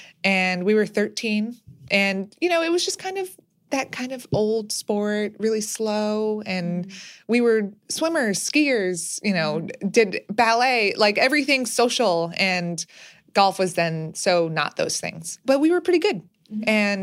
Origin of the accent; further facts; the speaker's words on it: Manhattan, New York, United States; But backtracking, my sister and I were born and raised in Manhattan.